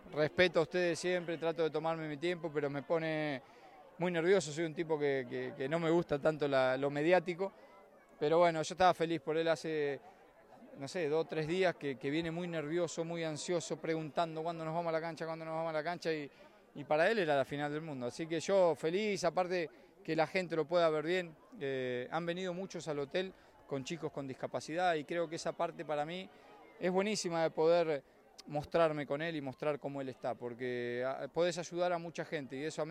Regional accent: Argentina; now in Chile; Yo se la traspasé a mis hijos, sí, siendo argentino, no siendo del país.

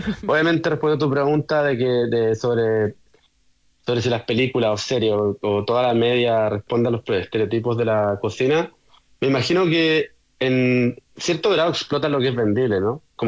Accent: Chile; porque soy de Chile y nada, se trabaja con productos chilenos que yo como chileno ni siquiera había visto antes de trabajar ahí.

